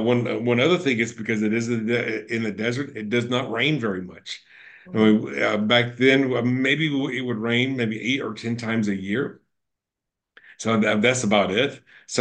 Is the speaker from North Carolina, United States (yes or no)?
yes; North Carolina, United States; now in Las Vegas, United States; In my case, I'm from North Carolina, or I'm from Florida